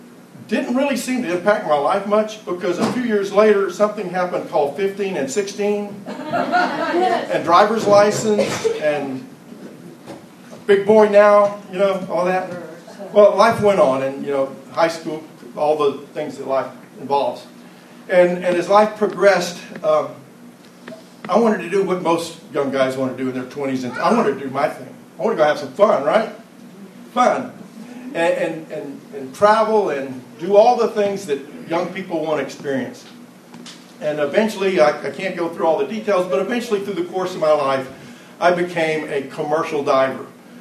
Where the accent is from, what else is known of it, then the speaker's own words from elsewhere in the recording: Baytown, Texas, United States; I grew up in Baytown, Texas. I'm not originally from Louisiana. I grew up in a little town called Baytown, Texas, which is near Houston.